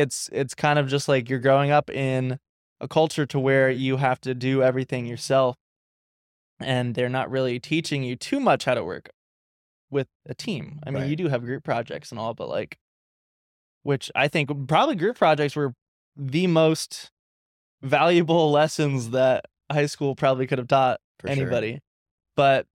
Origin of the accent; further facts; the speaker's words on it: California, United States; now in Florida, United States; I'm from California, by the way.